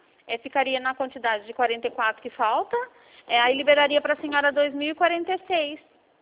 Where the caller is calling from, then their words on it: Campinas, São Paulo, Brazil; Não, eu sou do estado de São Paulo, eu falo de Campinas.